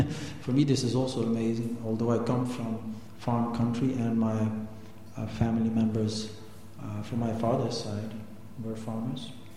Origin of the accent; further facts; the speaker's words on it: Ghent, Flanders, Belgium; I come from Ghent